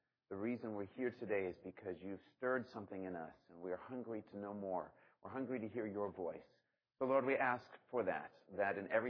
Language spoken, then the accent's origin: English; Chesapeake, Virginia, United States; I come from Chesapeake, Virginia